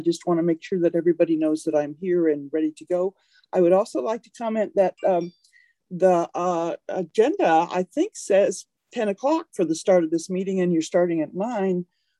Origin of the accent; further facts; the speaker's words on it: Springfield, Oregon, United States; I'm from Springfield, Oregon.